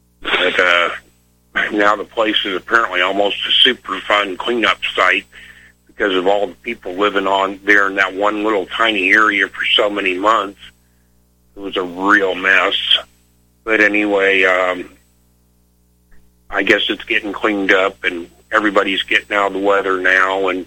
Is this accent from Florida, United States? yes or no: yes; Florida, United States; I was born and raised in Florida.